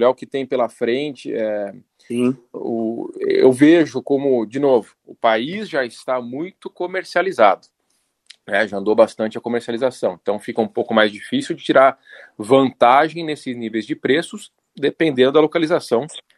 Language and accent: Portuguese; Rio Grande do Sul, Brazil; estou sendo gaúcho demais, né